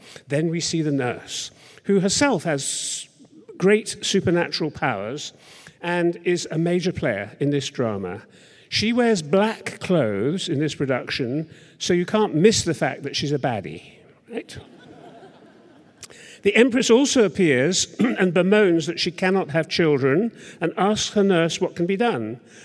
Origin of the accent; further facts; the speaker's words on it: United Kingdom; that's something that as a Brit, I feel deeply ashamed about